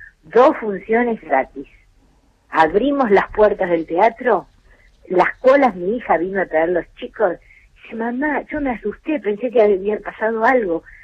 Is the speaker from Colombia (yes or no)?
no; Argentina; Pero somos todos argentinos.